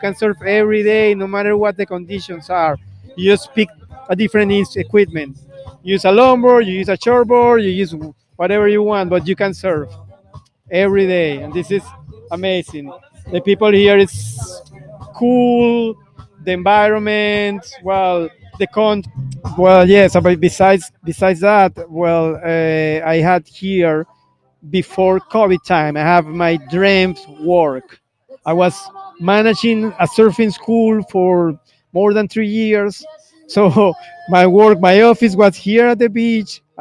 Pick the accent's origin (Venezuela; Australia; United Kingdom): Venezuela; Caracas, Capital District; I'm original from Caracas, Venezuela, and we got a excellent place to surf